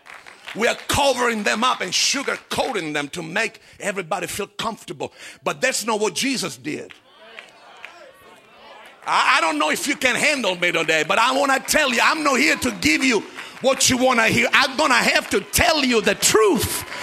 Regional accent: Italy; moved away; Because I was born and raised in Italy.

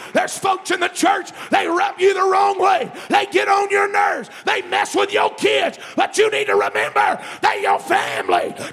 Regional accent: the South, United States; I'm in the South. I'm from the South. I are one of y'all.

